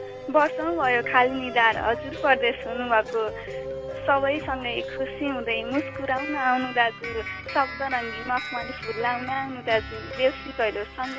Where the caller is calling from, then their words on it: Gaindakot, Gandaki Province, Nepal; गैंडाकोटबाट